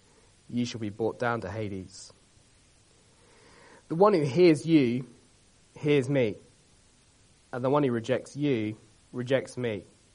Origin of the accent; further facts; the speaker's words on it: South West England, United Kingdom; accent: Wiltshire twang; I grew up in Wiltshire. No one else grew up in Wiltshire because it's just full of fields and sheep and tanks. But I did, and my mum was like, are you worried people are going to take the mick out of you for your Wiltshire twang